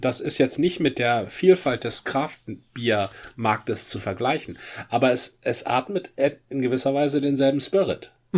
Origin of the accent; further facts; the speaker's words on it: Schleswig-Holstein, Germany; ich bin ja im Schleswig-Holstein aufgewachsen an der Westküste